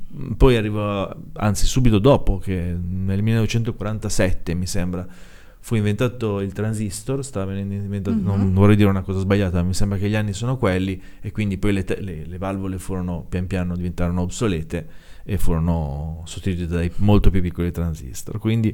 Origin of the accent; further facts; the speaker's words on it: Liguria, Italy; sempre da ligure